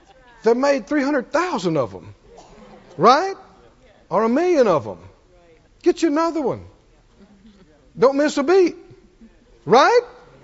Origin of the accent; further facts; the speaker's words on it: the South, United States; I mean, you know, I grew up in the South and the country, and we were all hot rod heads around there